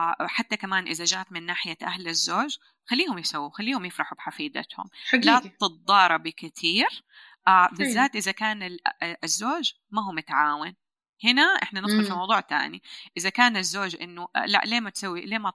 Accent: Riyadh, Riyadh Province, Saudi Arabia; born there; يمكن اللي ساعدني أنه أنا ولدت في الرياض بعيد عن أهلي

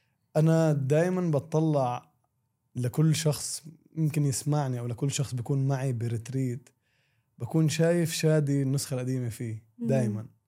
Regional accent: Jerusalem, Palestine; هذا اكتر اشي تعلمته من كوني مقدسي او فلسطيني

